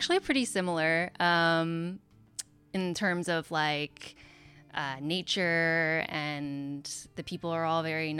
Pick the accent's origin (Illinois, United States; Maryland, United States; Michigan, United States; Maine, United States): Maine, United States; I'm originally from Maine. I was born